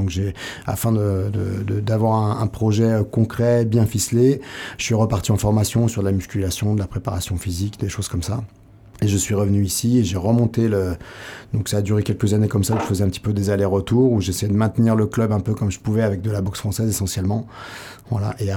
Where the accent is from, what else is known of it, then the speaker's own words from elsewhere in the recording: Nantes, Pays de la Loire, France; j'ai grandi à Nantes, donc souvent on avait quand même l'occasion d'aller un peu à l'océan